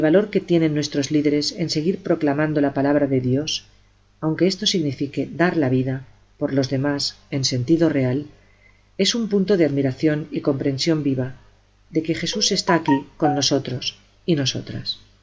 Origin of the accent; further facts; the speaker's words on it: United States; soy norteamericana y mi gobierno dio el dinero para el equipo duradero que tienen